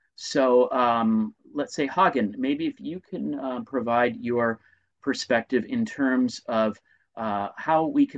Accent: Sun Belt, United States; albeit several of us who were born and raised in the Sun Belt in cities with arterials with stroads, where 20 would be unthinkable, right?

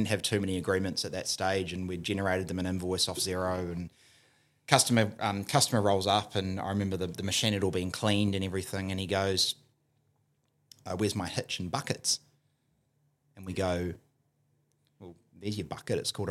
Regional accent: New Zealand; So obviously I'm a Kiwi.

